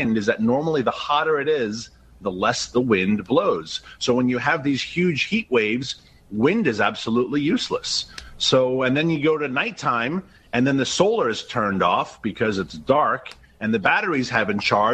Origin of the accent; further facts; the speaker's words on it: New York City, New York, United States; It's been hot, and I grew up in New York City.